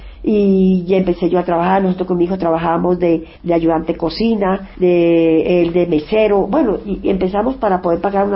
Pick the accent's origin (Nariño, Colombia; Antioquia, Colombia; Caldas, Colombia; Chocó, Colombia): Nariño, Colombia; Pasto; No, yo soy de Pasto.